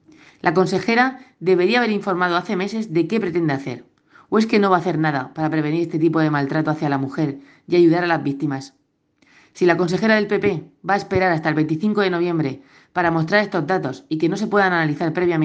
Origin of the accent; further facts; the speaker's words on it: Region of Murcia, Spain; Como murciana y como mujer, me siento impotente